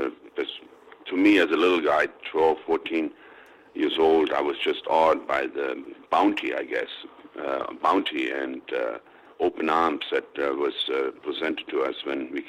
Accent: Germany; I had no idea where oranges came from growing up in Germany.

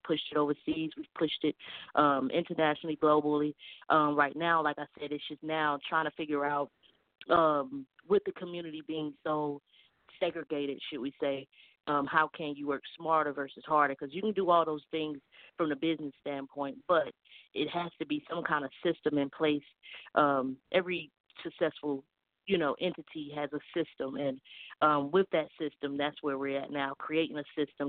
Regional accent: North Carolina, United States; from North Carolina.

